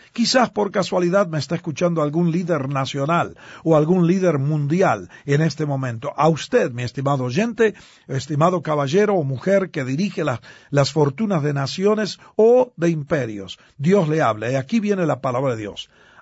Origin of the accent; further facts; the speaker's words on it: Argentina; born there; nací en Argentina, pero he viajado en 75 más países